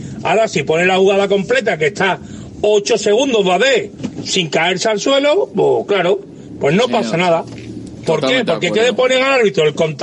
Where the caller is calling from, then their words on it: Seville, Andalusia, Spain; de Sevilla